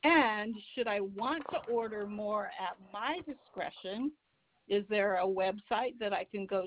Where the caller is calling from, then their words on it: San Diego, California, United States; And I'm calling from San Diego, California.